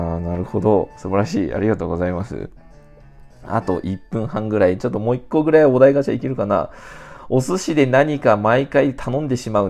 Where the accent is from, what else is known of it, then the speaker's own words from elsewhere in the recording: Hokkaido, Japan; まあ私北海道出身なので、まあ、北海道にイクラが美味しいっていうのもあるんですけど